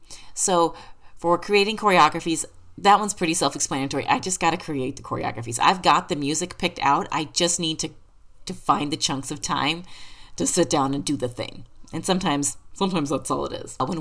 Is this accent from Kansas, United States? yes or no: yes; Kansas, United States; moved away as an adult; now in San Diego, United States; So I'm from Kansas. And we moved to San Diego because he got a job with the Navy out there.